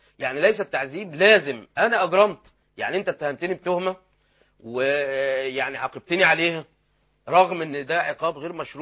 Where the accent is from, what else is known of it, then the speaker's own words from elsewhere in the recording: Abu Zaabal, Qalyubia, Egypt; انا اصلا يعني مسقط راسي ومحل اقامتي ابو زعبل البلد، وساكن في ابو زعبل البلد في شارع اسمه شارع الكركات، وشارع وساكن في مؤخره شارع الكركات الذي يفصل بينه وبين ليمان ابو زعبل عده امتار.